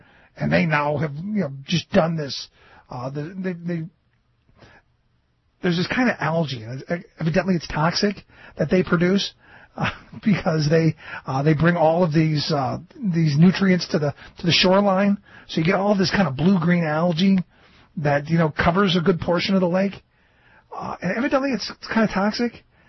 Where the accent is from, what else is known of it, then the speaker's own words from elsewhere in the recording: Cleveland, Ohio, United States; where I grew up in Cleveland, the home of the Clean Air and Clean Water Act.